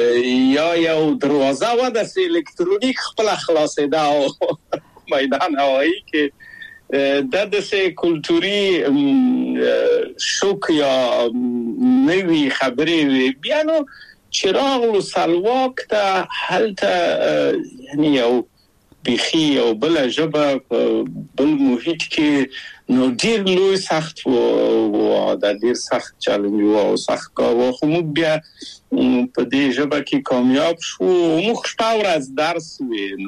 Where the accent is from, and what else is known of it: Kabul, Afghanistan; moved away as an adult; also born or lived in Czechoslovakia